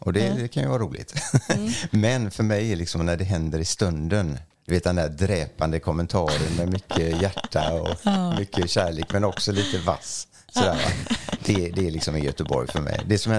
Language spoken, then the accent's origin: Swedish; Dehradun, Uttarakhand, India; now in Sweden; I en stad som heter Dehradun i norra Indien som ligger alldeles vid Himalaya bergen börjar. Så jag är född uppe i Himalayabergen på 3000 meters höjd faktiskt.